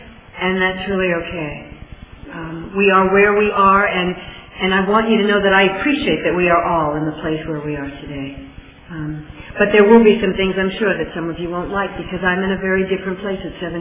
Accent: the South, United States; I grew up in the South, and they hurt me a lot when I was growing up.

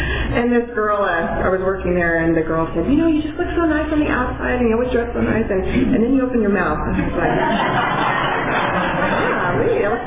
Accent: Portugal; And I'm from Portugal. I grew up, born and raised in Portugal. I still live in Portugal. Moved away, came back, moved away, came back, and I'm still there.

